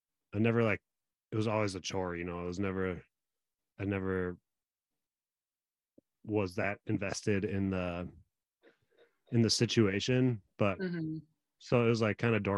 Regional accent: Eau Claire, Wisconsin, United States; now in Minneapolis, United States; I'm not from here. I grew up in Eau Claire, Wisconsin, but I've been here since 2006.

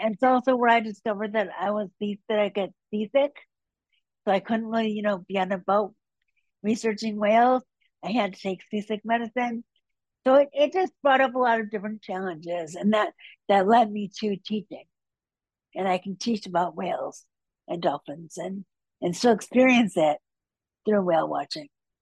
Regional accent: Wisconsin, United States; That's actually a really good question, because I grew up in Wisconsin.

